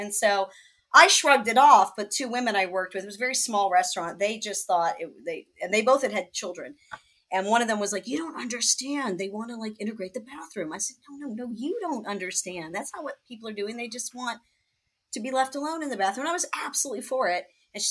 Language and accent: English; New York, United States; moved away as an adult; I came out here from New York 5 years ago.